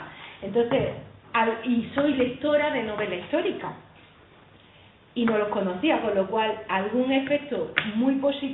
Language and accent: Spanish; Linares, Andalusia, Spain; Yo soy concretamente de Linares